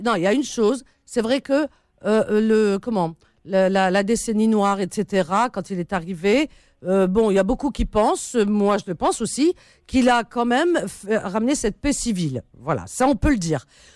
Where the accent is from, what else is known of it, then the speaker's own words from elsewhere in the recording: Algeria; Parce que je suis algérienne et je suis pas autre.